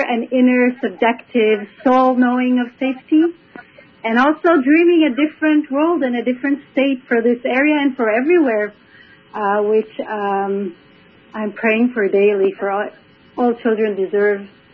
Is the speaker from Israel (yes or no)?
yes; Israel; I am from Israel, I would say crazy Israel these days, and I am in Israel, yes.